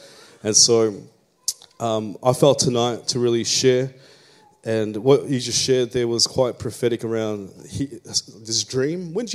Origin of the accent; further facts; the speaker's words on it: Charlton, Victoria, Australia; I grew up in Charlton with my family, my bro.